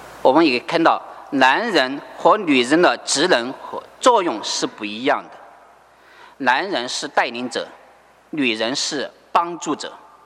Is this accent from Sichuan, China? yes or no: yes; Sichuan, China; 丈夫就成了我们四川人说的那个叫什么耙耳朵